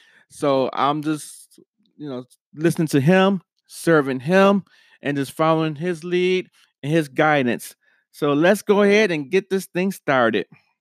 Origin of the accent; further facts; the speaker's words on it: Buffalo, New York, United States; I'm originally from Buffalo, New York, and I went to high school at Hutchinson Central Technical High School.